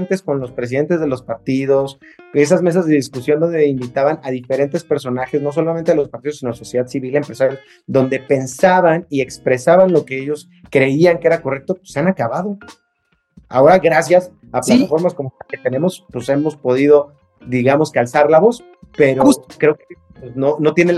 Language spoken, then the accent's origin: Spanish; Mexico; Y creo que ninguna ha dado los resultados que buscamos como mexicano.